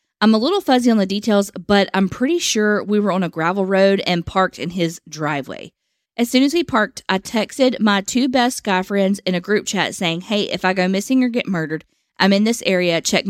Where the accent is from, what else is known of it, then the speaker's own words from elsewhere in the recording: Georgia, United States; So not only is it nowhere close to home, born and raised near Atlanta